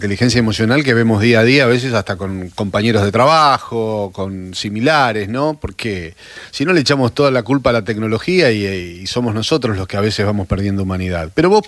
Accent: Sunchales, Santa Fe, Argentina; Yo entiendo lo del pueblito, porque yo también salí de un pueblito y entiendo esa vocación. Yo soy de Sunchales en Santa Fe, cerca de alguna manera de Vialemacé

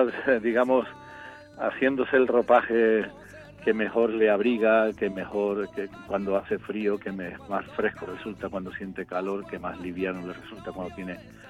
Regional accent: Cádiz, Andalusia, Spain; Cádiz, que es mi tierra, es la puerta del Mediterráneo y el sur de Europa, el sur extremo de Europa, y también fue el puerto principal de contacto con Latinoamérica durante siglos

